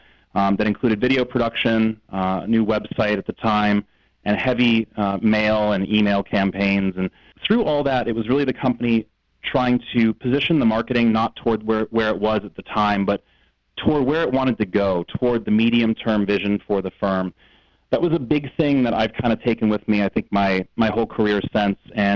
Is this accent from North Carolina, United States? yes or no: no; Darien, Connecticut, United States; moved away as an adult; now in Los Angeles, United States; I'm originally from Connecticut, a small town called Darien there, which is maybe an hour outside of New York. I moved out to Southern California for university in 1999